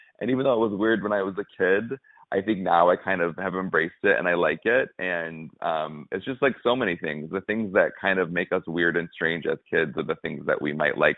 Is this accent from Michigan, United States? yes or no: yes; Michigan, United States; And I'm from Michigan, but apparently couch is more